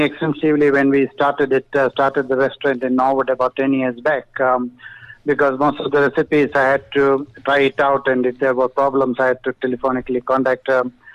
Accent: Kerala, India; Yeah, I am from Kerala. It is called Kerala, which means the land of coconuts.

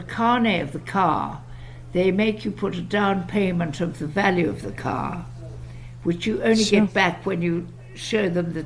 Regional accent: South Africa; I'm South African and very proud of it.

